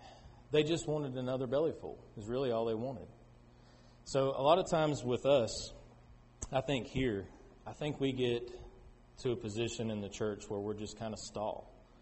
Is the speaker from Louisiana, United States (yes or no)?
no; Florida, United States; It's the church I came from that I grew up in Florida.